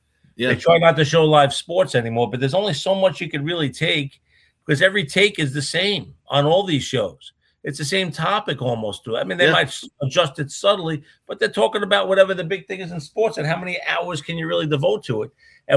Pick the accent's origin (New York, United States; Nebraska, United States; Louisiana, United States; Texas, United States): New York, United States; At the same time, growing up in the New York area, WFAN, which was the first all sports radio station